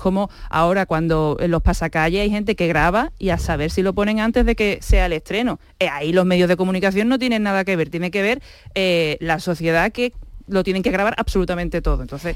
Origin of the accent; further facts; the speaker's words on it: Seville, Andalusia, Spain; yo soy de Sevilla, ¿vale? Yo no soy gaditana